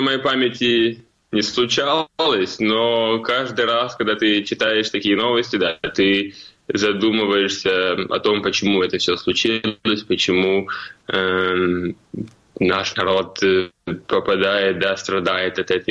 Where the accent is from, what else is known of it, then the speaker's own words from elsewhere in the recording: Nizhnegorskyi, Crimea, Ukraine; now in Kyiv, Ukraine; Потому что я из Крыма, и там из маленького поселка, из Нижнегородского